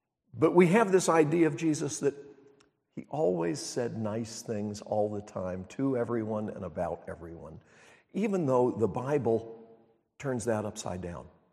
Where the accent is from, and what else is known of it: Montreat, North Carolina, United States; born or raised there